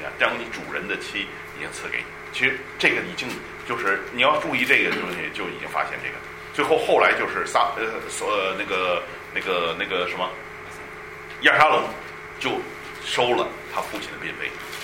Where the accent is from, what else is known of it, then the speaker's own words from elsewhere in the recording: China; 对我们中国人来说特惨